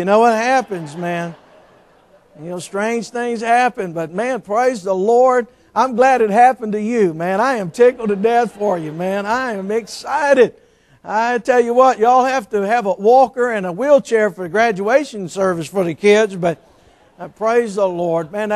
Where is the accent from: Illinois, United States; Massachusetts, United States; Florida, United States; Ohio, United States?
Massachusetts, United States; Boston; moved away as an adult; People say, you're not from around here, are you? I said, no. What gave you a clue? Where are you from? I say, Boston.